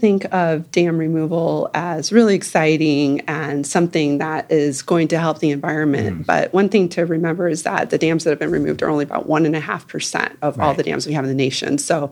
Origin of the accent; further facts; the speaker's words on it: St. Louis, Missouri, United States; I grew up in St. Louis and was on the Mississippi River.